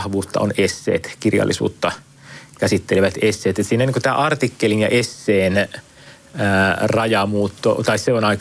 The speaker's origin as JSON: {"language": "Finnish", "town": "Mikkeli", "region": "South Savo", "country": "Finland", "said": "Mä itse tulen Mikkelistä, seuraan Etelä-Savon tapahtumia aika tiiviisti"}